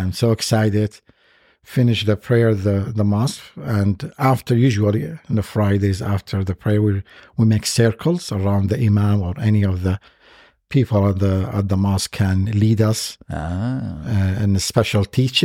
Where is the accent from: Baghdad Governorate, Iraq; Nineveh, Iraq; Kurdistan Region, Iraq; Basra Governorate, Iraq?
Baghdad Governorate, Iraq; Baghdad; And I was born and raised in Iraq, in Baghdad, as a Muslim Shiite.